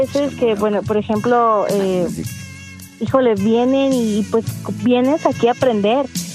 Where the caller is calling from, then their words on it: Tlalnepantla, State of Mexico, Mexico; Desde Tlanepantla FM.